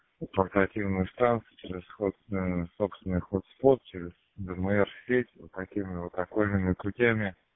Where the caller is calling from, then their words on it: Yegoryevsk, Moscow Oblast, Russia; Нахожусь я в городе Егорьевск, это 100 километров на юго-восток от Москвы.